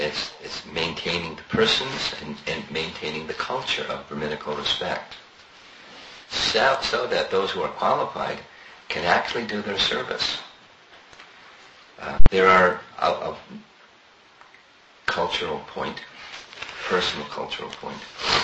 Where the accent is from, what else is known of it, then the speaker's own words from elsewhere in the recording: United States; When I was growing up in America